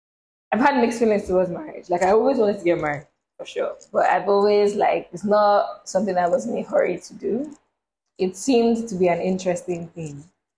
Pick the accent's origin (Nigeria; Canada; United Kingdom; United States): Nigeria; today we're going to be talking about marriage expectations as a Nigerian woman, I guess.